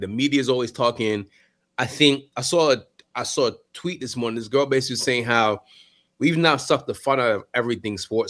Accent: Baltimore, Maryland, United States; I'm from Baltimore. I have no political correctness in me.

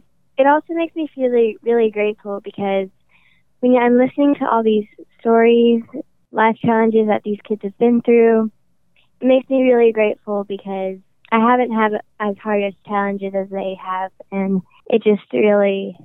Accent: Nashville, Tennessee, United States; I'm from Nashville, Tennessee.

